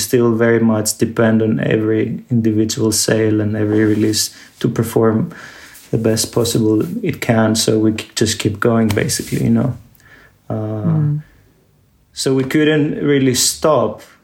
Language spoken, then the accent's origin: English; Athens, Attica, Greece; I mean, Athens is my hometown, and I have a small apartment here to always come back